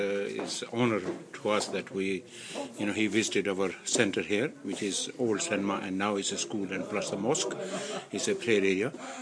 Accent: Balham, London, United Kingdom; I'm from Balam, which is a part of his constituency as well.

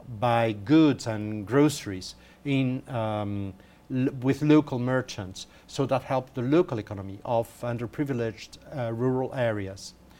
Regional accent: Rio de Janeiro, Brazil; English is a second language

